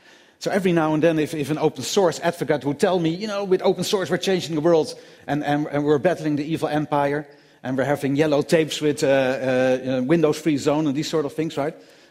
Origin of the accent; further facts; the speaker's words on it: Netherlands; English is a second language; And I'm from the Netherlands, from Holland.